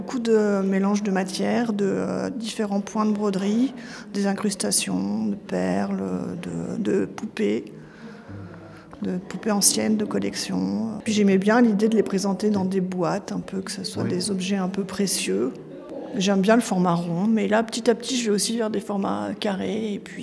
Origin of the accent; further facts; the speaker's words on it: Bourg-de-Péage, Auvergne-Rhône-Alpes, France; Je suis régionale, je suis de Bourg-de-Péage.